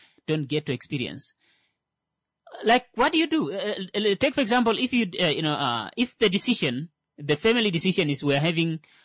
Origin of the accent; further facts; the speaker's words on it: Kavango, Namibia; Just a quick reminder, I'm from Kavango.